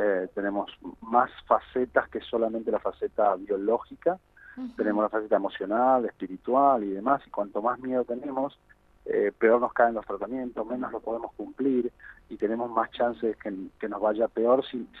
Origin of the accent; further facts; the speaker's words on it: Argentina; la mezcla que somos los argentinos, y en nuestra zona especialmente, con los pueblos originarios y demás